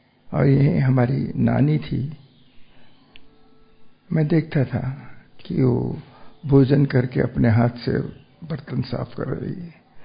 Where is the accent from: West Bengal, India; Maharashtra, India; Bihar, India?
Maharashtra, India; Mumbai; born there; और हम बम्बई में पैदा हुए थे, और हर वेकेशन में पालनपुर जाते थे मामा के घर